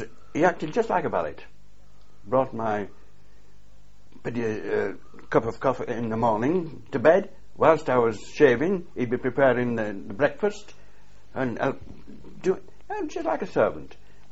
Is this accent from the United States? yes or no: no; England, United Kingdom; And this Monsieur Charles pointed out that I had to travel first class as an Englishman.